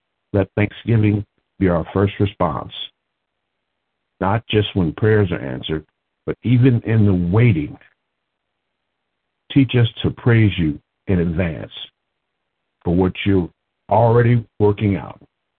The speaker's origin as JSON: {"language": "English", "town": "Lincoln Heights", "region": "Ohio", "country": "United States", "said": "I come to you from Lincoln Heights, Ohio."}